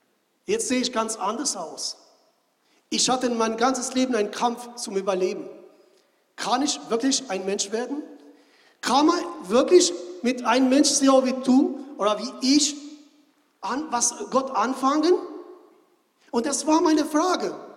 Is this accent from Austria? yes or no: no; Albania; now in Berlin, Germany; ich komme ursprünglich aus Albanien, ich lebe seit einer ganzen Weile in Deutschland, ich bin verheiratet und ich habe 3 Kinder. Ich lebe in Berlin seit mehr als 10 Jahren